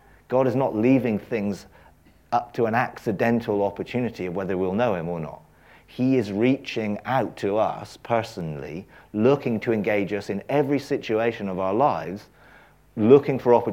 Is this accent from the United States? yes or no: no; England, United Kingdom; because we're English